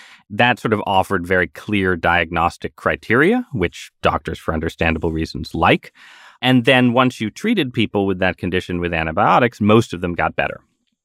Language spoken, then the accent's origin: English; New England, United States; I'm from New England, right?